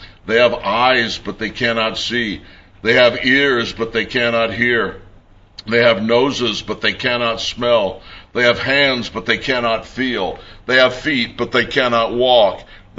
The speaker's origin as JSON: {"language": "English", "country": "United States", "said": "Now, it's easy for me as an American to understand what's being said here."}